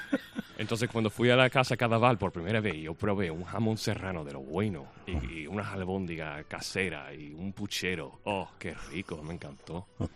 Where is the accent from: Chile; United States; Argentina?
United States; Detroit, Michigan; Sí, digo, mi ciudad es como Troy, ¿no? Pero sí. Digo, Detroit